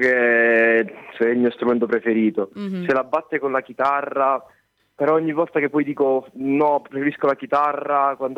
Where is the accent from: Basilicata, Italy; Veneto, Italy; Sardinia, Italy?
Basilicata, Italy; Grassano; la data tra virgolette più importante per me è stata proprio Grassano, perché cioè, il mio paese di origine